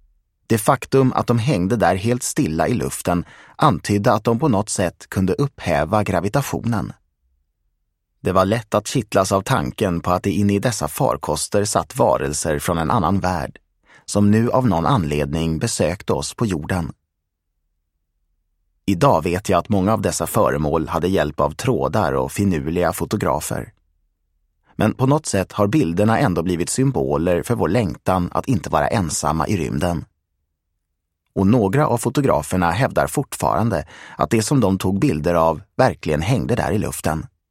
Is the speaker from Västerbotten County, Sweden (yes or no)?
no; Mariestad, Västra Götaland County, Sweden; från bakgården på Borgmästaregatan hemma i Mariestad